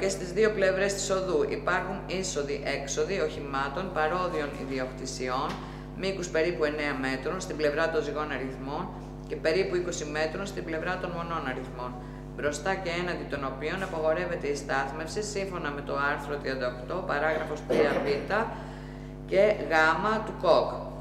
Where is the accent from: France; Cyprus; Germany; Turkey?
Germany; Επειδή μεγάλωσα στη Γερμανία